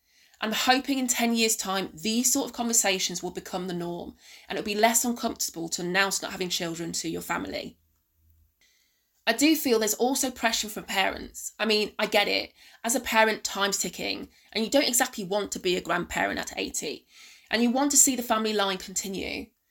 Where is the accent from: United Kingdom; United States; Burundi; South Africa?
United Kingdom; England; also born or lived in Sierra Leone; My mum, who's from Sierra Leone, moved with my dad when I was only one to have a better life in England.